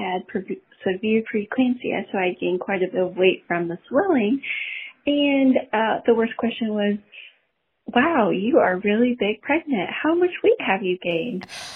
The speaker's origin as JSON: {"language": "English", "region": "Indiana", "country": "United States", "said": "from Indiana"}